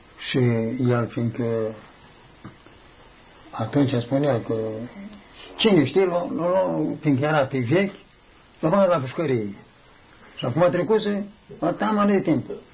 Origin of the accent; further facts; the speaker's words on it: Dorohoi, Botoșani County, Romania; că eu sunt din Dorohoi, de sus.